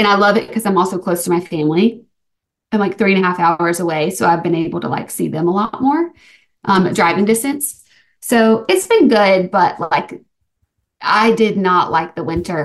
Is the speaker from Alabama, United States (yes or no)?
yes; Alabama, United States; also born or lived in Santa Monica, United States; Because I've moved here from Santa Monica. I'm from Alabama, but lived in Santa Monica for like 4 years, like right by the beach.